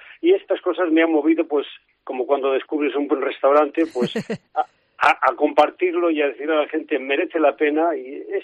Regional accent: Castile and León, Spain; como buen leonés, pues he querido hacer, que es el pan. Yo soy de una generación en que el pan era algo sagrado, era el alimento por antonomasia, y sobre todo el pan de León, que es extraordinario.

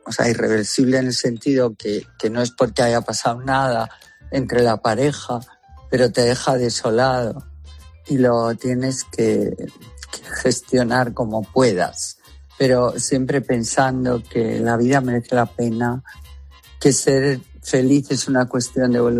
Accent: San Sebastián, Basque Country, Spain; tocan muchísimas canciones de cuando yo vivía en San Sebastián. Sabéis que yo soy de San Sebastián.

